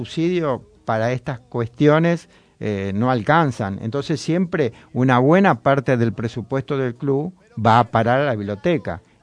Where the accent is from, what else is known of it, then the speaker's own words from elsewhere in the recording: Moreno, Buenos Aires Province, Argentina; also born or lived in La Bulaya, Córdoba; Se van y se instalan en La Bulaya, en Córdoba, ahí donde yo nazco. Pero yo a los 10 años vuelvo a Moreno.